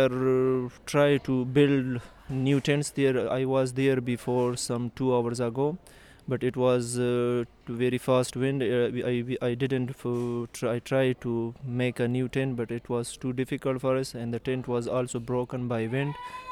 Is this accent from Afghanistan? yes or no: yes; Afghanistan; English is a second language; I am from Afghanistan.